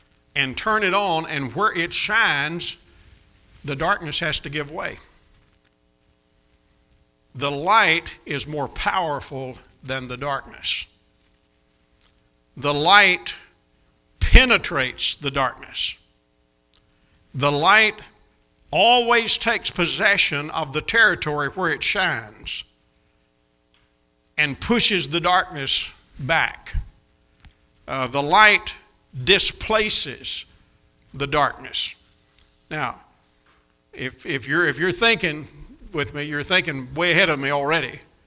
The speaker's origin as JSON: {"language": "English", "region": "Kentucky", "country": "United States", "tie": "born or raised there", "said": "I grew up down here in Kentucky, and we knew how to deal with stuff like that down there."}